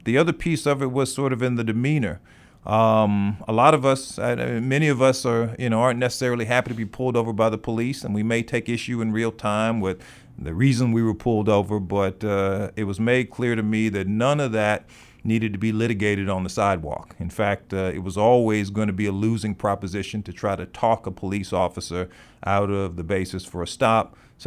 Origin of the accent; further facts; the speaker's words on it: Houston, Texas, United States; as a 16-year-old teenager and growing up in Houston, Texas.